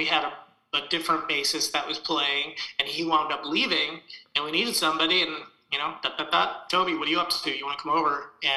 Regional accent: Michigan, United States; I'll just give the backstory on how we're both from West Michigan

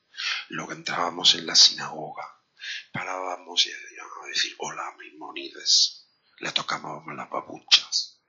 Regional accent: Cádiz, Andalusia, Spain; also born or lived in Córdoba; Yo soy andaluz, soy cordobés, aunque me crié en Cádiz, y yo no nací en una familia judía de estas puras, ¿no?, de generación en generación.

